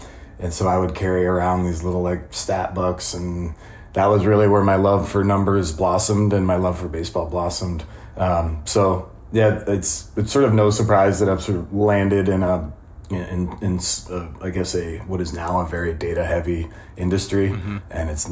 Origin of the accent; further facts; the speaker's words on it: New Hampshire, United States; Growing up right in the thick of Red Sox Nation